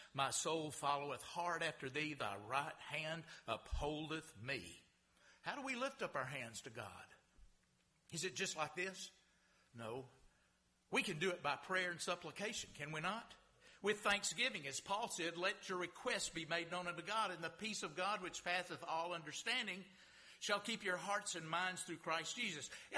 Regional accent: Texas, United States; When I was a little boy, growing up in Texas, I was a little boy, and my granddad, he'd take me fishing with him with a cane pole to a big tank, big water hole on his farm

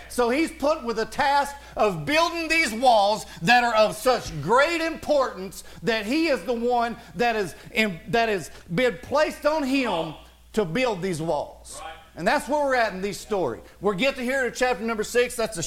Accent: Bucks Pocket, Tennessee, United States; listen, I'm from Bucks Pocket, Tennessee. Anybody ever heard of Bucks Pocket, Tennessee?

